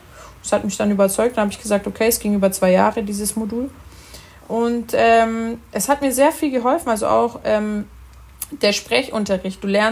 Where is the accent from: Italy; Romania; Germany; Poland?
Italy; als Italiener